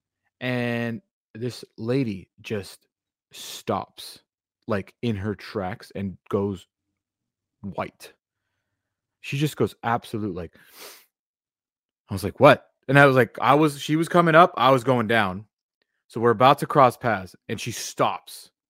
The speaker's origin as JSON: {"language": "English", "region": "California", "country": "United States", "tie": "born or raised there", "said": "I grew up in Ventura County. There's some trails out there up in Ojai that I would go climb."}